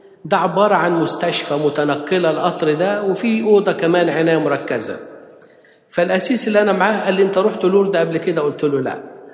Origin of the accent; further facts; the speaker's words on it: Egypt; طب أنا يعني كمصري في حاجة استهوتني